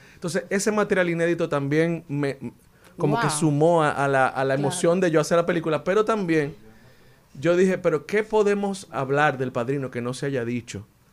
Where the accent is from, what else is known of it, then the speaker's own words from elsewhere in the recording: Dominican Republic; nos da la potestad como dominicanos de hablar de la película.